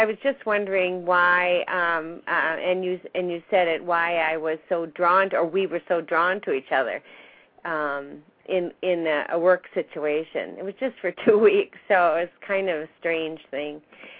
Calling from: Wisconsin, United States; I'm from Wisconsin.

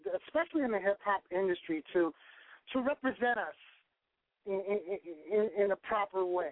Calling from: New York City, New York, United States; Hi, I'm calling from Queens.

